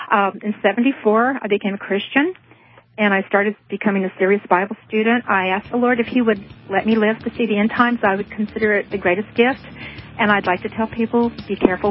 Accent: Texas, United States; now in Indiana, United States; I'm a Texan in exile in Indiana.

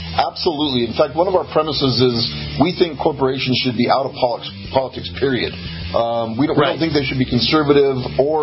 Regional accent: Denver, Colorado, United States; I'm from Denver, Colorado, and I live in Denver.

